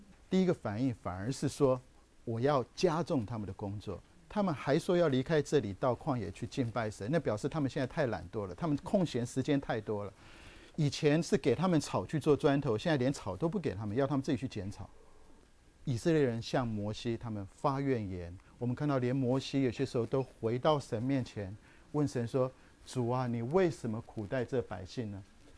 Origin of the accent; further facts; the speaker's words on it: China; 好，我们中国人常讲说多做多错，少做少错，然后呢不做不错。